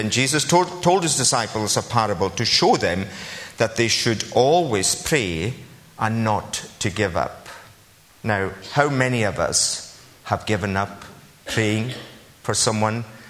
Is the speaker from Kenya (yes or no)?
no; Harris, Scotland, United Kingdom; And I said, "Oh, I come from the Kingdom of Harris."